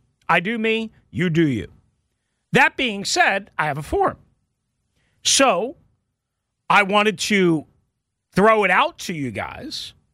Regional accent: Long Island, New York, United States; I grew up on Eastern Long Island

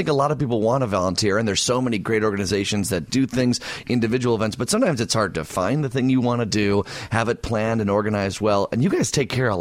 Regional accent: Downers Grove, Illinois, United States; We have Rosemary in my hometown of Downers Grove.

